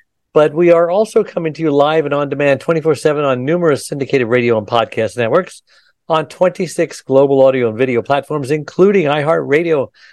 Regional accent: Brooklyn, New York, United States; I'm from Brooklyn.

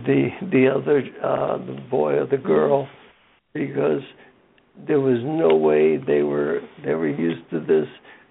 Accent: Bronx, New York, United States; as I grew up in the South Bronx also, he lived on the floor. He and his twin brother lived on the floor below me. And when I moved in there at 5 years old

